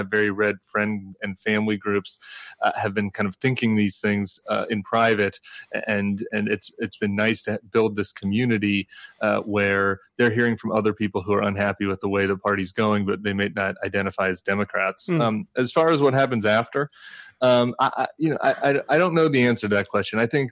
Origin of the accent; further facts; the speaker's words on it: Colorado, United States; I'm from Colorado.